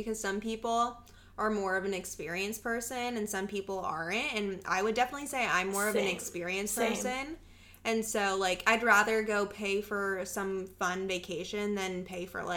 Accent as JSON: {"language": "English", "region": "Arizona", "country": "United States", "lives_now": "Texas, United States", "said": "because I'm from Arizona, mm-hmm. obviously, here in Texas"}